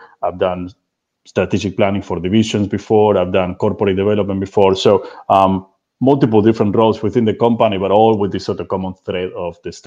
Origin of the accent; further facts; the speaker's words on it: Argentina; English is a second language; So I grew up in Argentina. That's where I'm from.